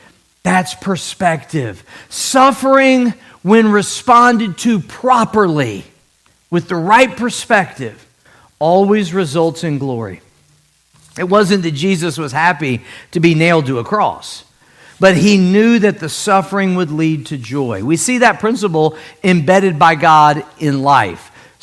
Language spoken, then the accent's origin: English; St. Louis, Missouri, United States; By the way, I'm from St. Louis. The Cardinals won that World Series.